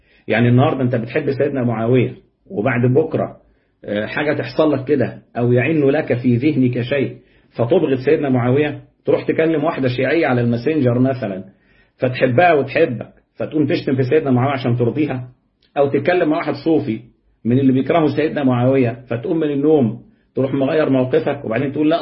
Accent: Upper Egypt, Egypt; ده احنا عندنا في الصعيد هنا لو واحد شتم واحد وسكت له هتبقى ليلة

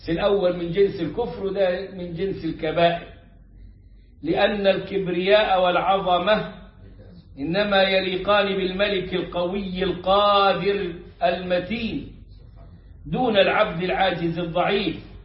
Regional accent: Upper Egypt, Egypt; وانتم عيلت عندنا في الصعيد العلاج بقى العائلات والقبائل

